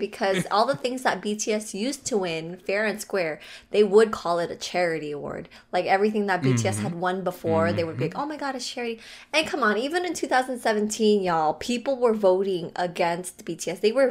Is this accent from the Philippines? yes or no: yes; Philippines; if you guys don't know yet, I am Filipino